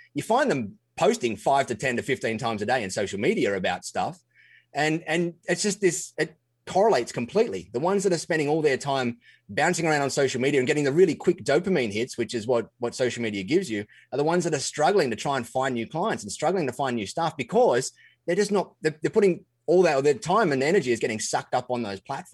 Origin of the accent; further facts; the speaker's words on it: Australia; I always have to say a g'day to pinpoint that I'm an Aussie.